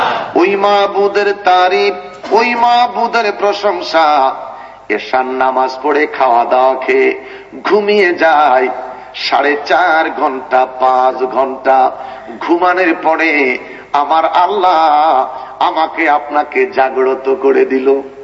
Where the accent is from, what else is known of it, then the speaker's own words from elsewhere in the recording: Comilla, Chittagong Division, Bangladesh; আমি অরিজিনাল কুমিল্লার ছেলে, ভাষাগত দিক থেকে আঞ্চলিকতা এদিক সেদিক হতে পারে